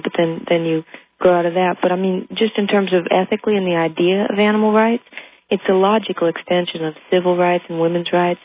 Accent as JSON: {"language": "English", "town": "Harlem", "region": "New York", "country": "United States", "tie": "born or raised there", "said": "I grew up in Harlem, and we were downtown that day"}